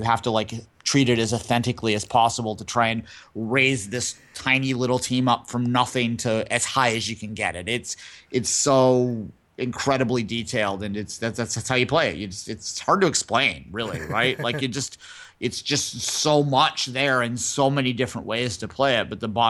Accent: Canada; someone who grew up as a bit of an Anglophile, growing up in Canada

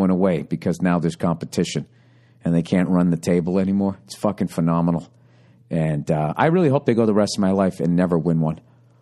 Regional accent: Canada; Because that's what we do as Canadian fans.

